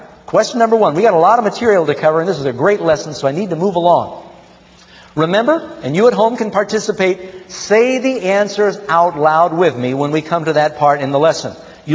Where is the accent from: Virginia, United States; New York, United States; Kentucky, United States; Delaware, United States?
New York, United States; New York City; Now, when I grew up here in New York City, my father and mother divorced when I was 3 years old